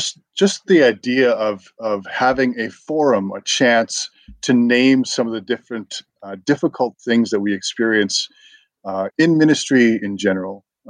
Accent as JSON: {"language": "English", "country": "Canada", "said": "Patriot would not be the word. we would prefer something more like self-effacing and, we're a little bit mild about our patriotism."}